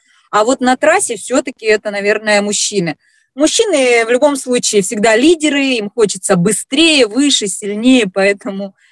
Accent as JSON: {"language": "Russian", "region": "Siberia", "country": "Russia", "moved": "yes", "said": "я не так давно, я сибирячка вообще, переехала жить на юг"}